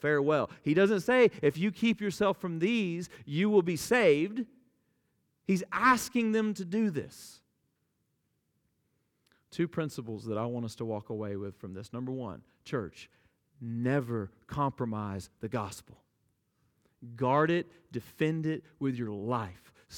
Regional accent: Deep South, United States; I grew up in the Deep South Bible Belt, close enough to prohibition

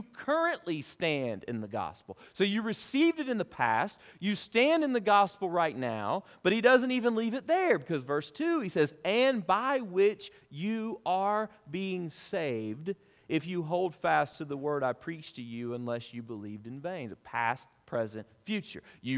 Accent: Alabama, United States; I grew up in Bible Belt, the buckle of it, I say, South Alabama.

